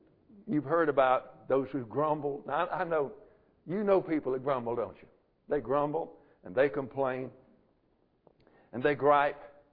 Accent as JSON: {"language": "English", "region": "Southern United States", "country": "United States", "said": "He didn't know I was from the South."}